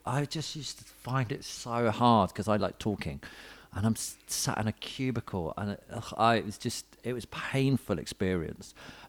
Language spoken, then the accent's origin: English; Watford, East of England, United Kingdom; Because I was some fella from Watford who reckoned he was hanging out